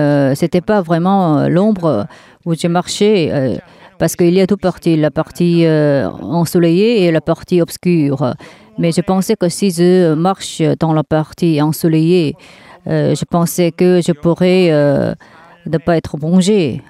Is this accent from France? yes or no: no; South Korea; si on me demande quelle est votre nationalité, je dis oui, je viens de la Corée du Sud